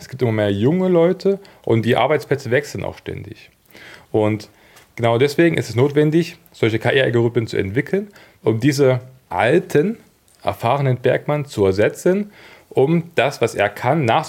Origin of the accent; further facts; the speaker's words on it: Freiberg, Saxony, Germany; Ich bin hier in Freiberg geboren und aufgewachsen und Bergwerk war schon immer ein Thema in meiner Familie. Auch mein Urgroßvater war Bergmann, früher in den Gruben im Himmelsfürst. Dann habe ich hier in Freiberg Maschinenbau studiert und bin hier hängen geblieben.